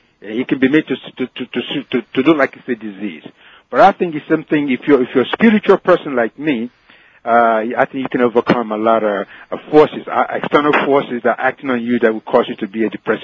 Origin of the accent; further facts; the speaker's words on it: Lagos, Nigeria; moved away; when I was growing up in Nigeria and Lagos as a young boy before I came to this country